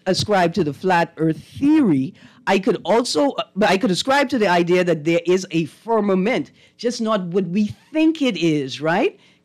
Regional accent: Nassau, New Providence, Bahamas; I'm going to share something with you because I'm from Nassau, and I'm sure you're from Nassau, too

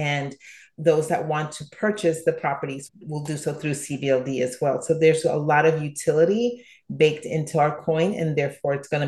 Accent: Panama; So, I am from Panama originally.

